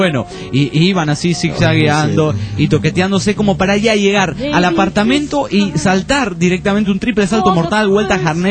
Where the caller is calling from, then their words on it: Buenos Aires, Argentina; de Buenos Aires, Argentina